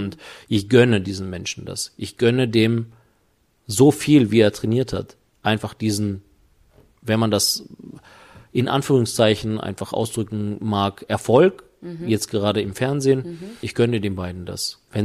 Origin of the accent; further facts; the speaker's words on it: North Rhine-Westphalia, Germany; Wir sind mit Valentin in Nordrhein-Westfalen groß geworden